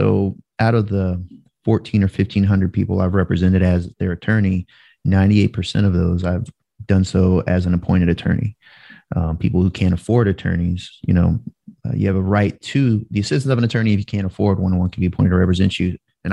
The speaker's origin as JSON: {"language": "English", "town": "Savannah", "region": "Georgia", "country": "United States", "said": "So a little bit about myself. I'm from Savannah."}